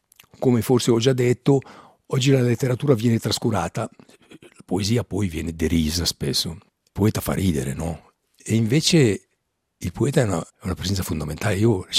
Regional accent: Ticino, Switzerland; accent: Mendrisiotto dialect; nel dialetto mio dialetto, che è quello del Mendrisiotto

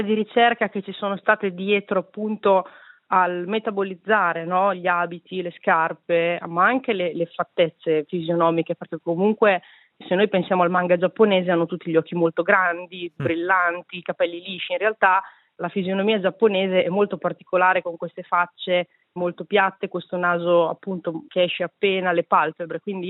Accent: Emilia-Romagna, Italy; gli spiriti giapponesi rispetto a quelli delle mie campagne, del mio paesino, quindi adesso farò un lavoro, no, ritroso e tornerò sulle mie basi culturali per capire appunto cosa c'è che offre la Romagna

